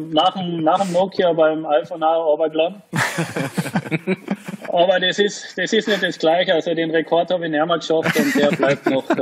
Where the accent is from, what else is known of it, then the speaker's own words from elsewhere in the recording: Carinthia, Austria; Das wär schon noch mal so ein Abschluss als Kärntner